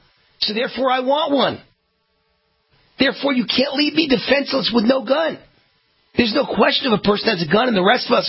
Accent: New York, United States; Why? I grew up in New York. I'll always be a Yankee fan.

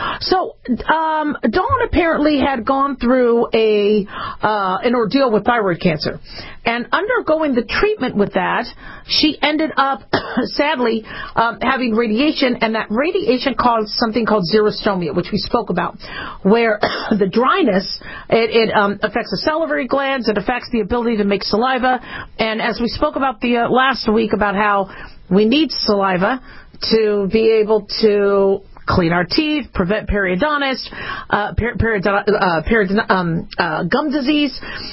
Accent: Las Vegas, Nevada, United States; And they are in my neck of the woods. I come from Las Vegas, Nevada.

